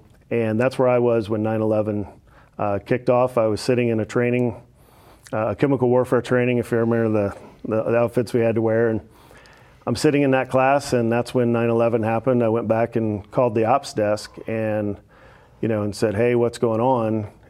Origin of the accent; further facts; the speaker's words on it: United States; we need to go kick somebody's ass for this because we're American.